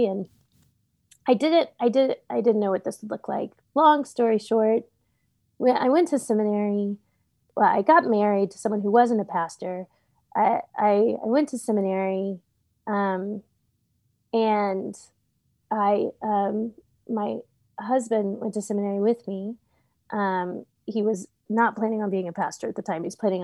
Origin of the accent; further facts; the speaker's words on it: Texas, United States; now in Pittsburgh, United States; We moved across the country from Austin to Pittsburgh, Pennsylvania, which is a lovely town. I should say that because it is a lovely town. But we were far from home. I'm a seventh generation Texan. So we have deep roots here.